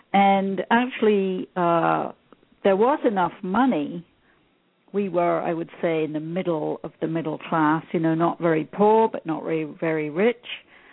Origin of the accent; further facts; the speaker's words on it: London, United Kingdom; So I grew up in London in the UK, and I had a very difficult and painful childhood.